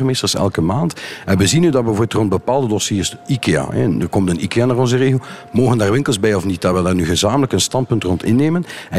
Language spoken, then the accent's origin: Dutch; West Flanders, Belgium; In West-Vlaanderen, ik kom uit Zuidwest-Vlaanderen, dat zijn 13 gemeenten die vandaag al samenwerken met elkaar